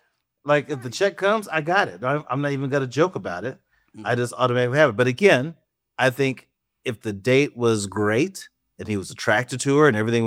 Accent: the South, United States; Oh, I'm from the South, so that keep that in mind, from the South.

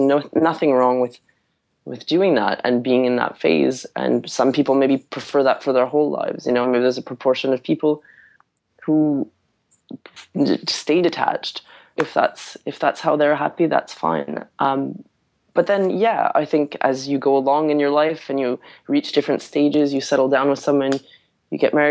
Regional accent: Canada; I'm actually Canadian originally, and I used to work for AskMen.com in Canada

